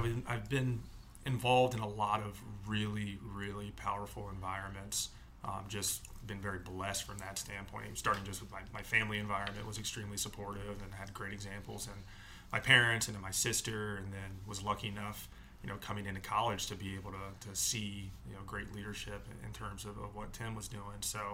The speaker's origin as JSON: {"language": "English", "town": "Atlanta", "region": "Georgia", "country": "United States", "tie": "born or raised there", "said": "what real baseball talent was outside of my little bubble growing up in Atlanta."}